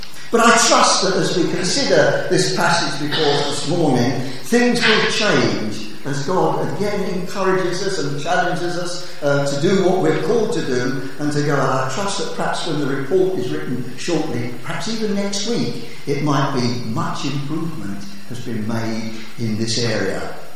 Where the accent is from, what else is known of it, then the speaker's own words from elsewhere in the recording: London, United Kingdom; We grew up in London